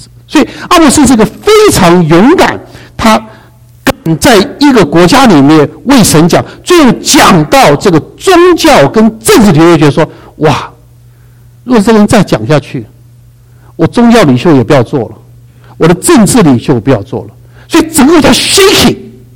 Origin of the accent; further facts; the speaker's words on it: China; now in United States; 特别我们中国人在美国，无论在政治立场，在社会环境里面